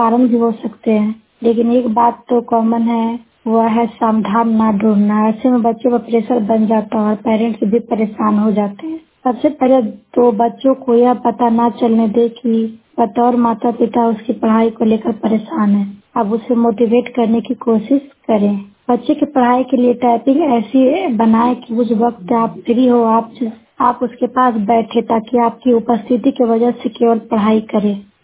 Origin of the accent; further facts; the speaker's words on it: India; और मैं हिस्सा प्रखंड से हूँ।